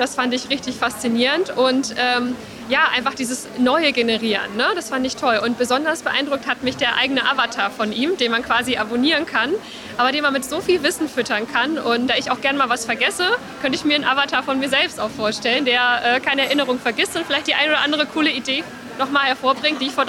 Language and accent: German; Hamburg, Germany; Ich komme aus Hamburg.